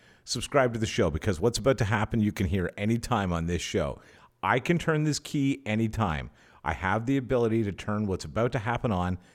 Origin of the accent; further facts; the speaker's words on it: Canada; We're Canadian guys, if you're listening to this anywhere else in the world.